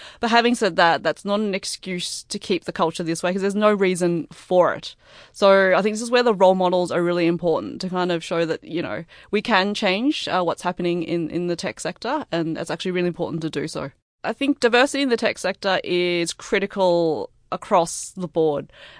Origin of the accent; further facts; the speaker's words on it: Canberra, Australian Capital Territory, Australia; My parents are from Hong Kong and we have a lot of family back there. So I've really got a bit of an umbilical cord back to Hong Kong. But I was born in Australia. So I've been in Australia my entire life. I've grown up here. I've grown up in Canberra.